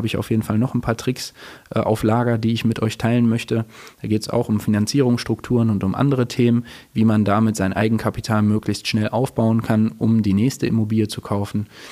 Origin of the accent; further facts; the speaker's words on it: Hagen, North Rhine-Westphalia, Germany; Wir kommen ja hier aus Hagen.